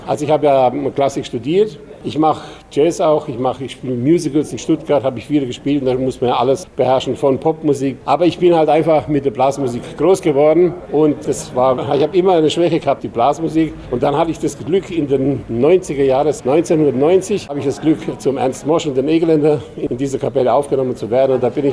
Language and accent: German; Deutsch-Bentschek, Timiș County, Romania; Selbstverständlich sind wir ja aufgewachsen hier auf dem Dorf. Deutsch-Benschek war mein Heimatdorf, da bin ich geboren.